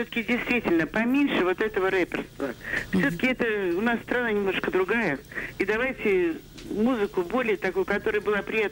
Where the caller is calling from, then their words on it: Moscow, Russia